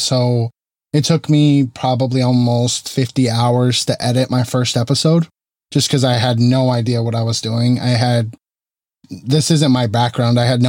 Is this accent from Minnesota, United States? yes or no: no; Arizona, United States; now in California, United States; Not originally from California. I moved here in 2012, and I'm originally from Arizona.